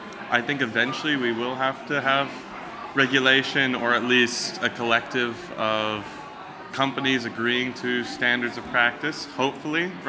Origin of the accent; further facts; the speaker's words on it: United States; Yeah, I'm from America.